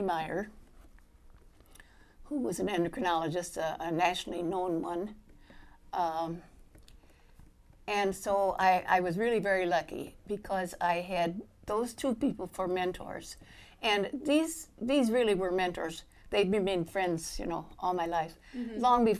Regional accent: Schoolcraft, Michigan, United States; It's a little town, Schoolcraft, near Kalamazoo.

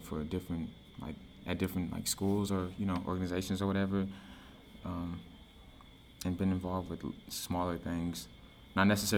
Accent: Milwaukee, Wisconsin, United States; Like growing up in Milwaukee and growing up poor in Milwaukee, I never had the chance to like get out of the city.

